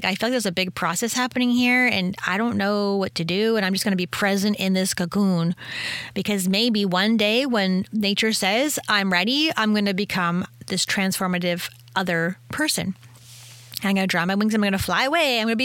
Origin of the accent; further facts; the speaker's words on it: Orangeville, Ontario, Canada; also born or lived in Shelburne; because I'm from Orangeville and Shelburne